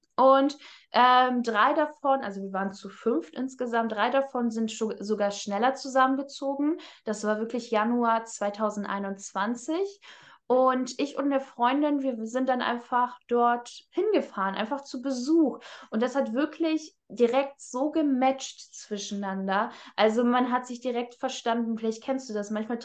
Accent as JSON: {"language": "German", "region": "Hamburg", "country": "Germany", "said": "Also ich komme ja aus Hamburg und damals habe ich noch hier gelebt."}